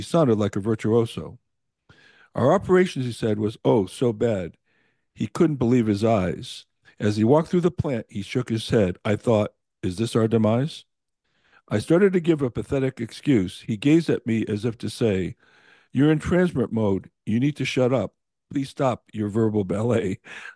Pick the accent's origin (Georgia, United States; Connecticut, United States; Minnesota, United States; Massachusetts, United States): Connecticut, United States; Glastonbury; now in Phoenix, United States; we're having dinner at Max Fish in Glastonbury, Connecticut," which happened to be my hometown. I lived in South Glastonbury